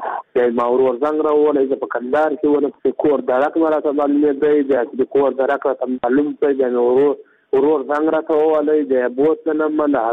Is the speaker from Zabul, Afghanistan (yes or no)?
yes; Shinkay, Zabul, Afghanistan; د زابل ولایت شنو یم.